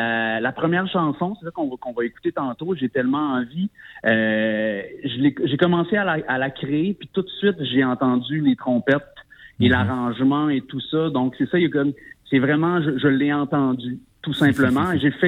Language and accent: French; Quebec, Canada; moi, je suis originaire de la Gaspésie, la baie des Chaleurs.